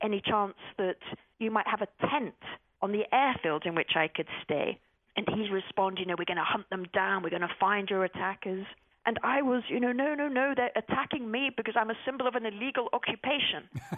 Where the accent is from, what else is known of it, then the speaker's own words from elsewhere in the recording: England, United Kingdom; from England